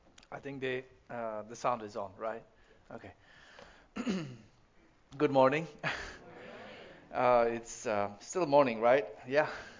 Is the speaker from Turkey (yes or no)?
yes; Turkey; So I'm from Turkey, and Turkey is an old country.